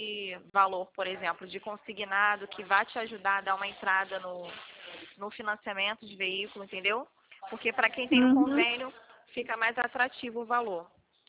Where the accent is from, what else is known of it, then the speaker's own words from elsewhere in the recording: Rio de Janeiro, Brazil; aqui no Rio, que eu sou daqui do Rio, né?